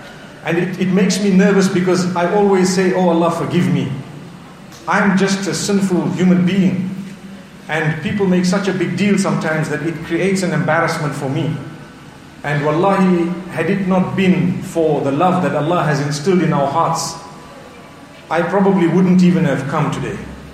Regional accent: Norway; I came from Norway.

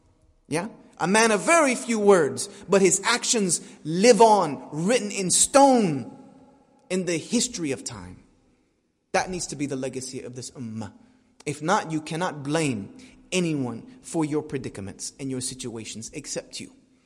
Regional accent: United States; accent: American; my bloody American accent was so horrible

